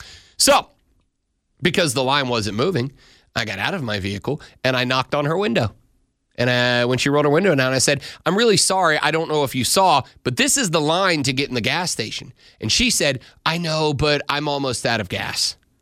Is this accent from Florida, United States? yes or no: yes; Florida, United States; I grew up on the Florida Panhandle.